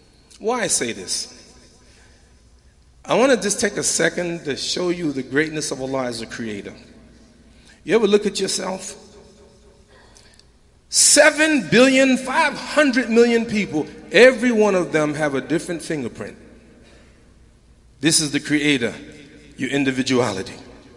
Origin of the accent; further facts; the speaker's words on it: United States; I'm from the United States. I'm not from Canada.